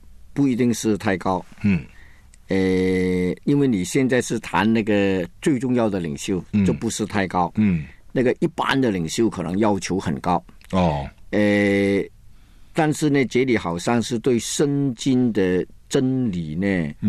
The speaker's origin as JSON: {"language": "Chinese", "region": "Guangdong", "country": "China", "said": "这个我们广东人讲是水过鸭背，就是一听就忘了"}